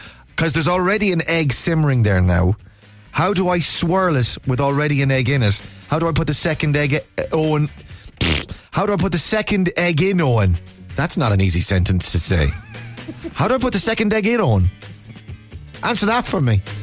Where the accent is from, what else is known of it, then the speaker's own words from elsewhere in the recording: Ireland; I think we were all taught as Irish kids to cook everything on its highest heat, crank the gas up to max, and burn the bejesus out of it.